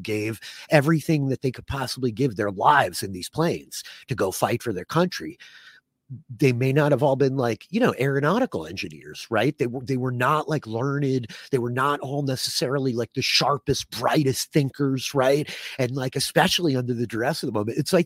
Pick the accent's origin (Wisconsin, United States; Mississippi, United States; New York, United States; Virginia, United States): New York, United States; I'm from New York, Ariel.